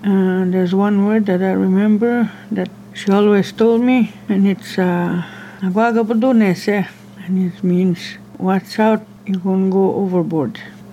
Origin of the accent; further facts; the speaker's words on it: Rapid Lake, Quebec, Canada; I'm from Rapid Lake, also known as Taganak. And we are known as Algonquins of Barry Lake and the people.